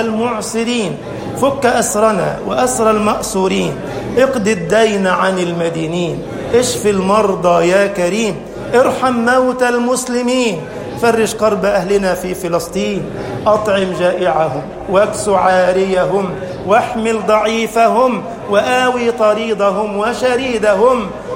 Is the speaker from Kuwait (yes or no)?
no; Egypt; اجعل بلدنا مصر أمنا أمانا، سخاء رخاء